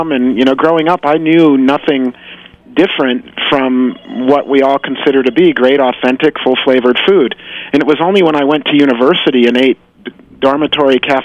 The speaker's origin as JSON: {"language": "English", "town": "Chicago", "region": "Illinois", "country": "United States", "tie": "born or raised there", "said": "an open-air market in a resort town between where I grew up in Chicago."}